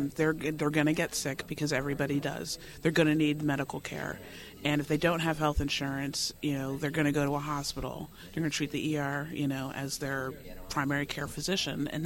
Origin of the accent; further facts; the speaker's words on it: New Jersey, United States; You know, I'm from New Jersey, and there used to be lots of, you know, very, you know, sort of liberal, quote unquote, Republicans